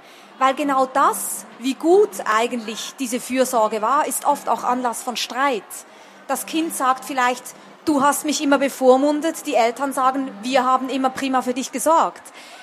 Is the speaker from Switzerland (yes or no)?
yes; Switzerland; Sage ich auch als Schweizerin hier.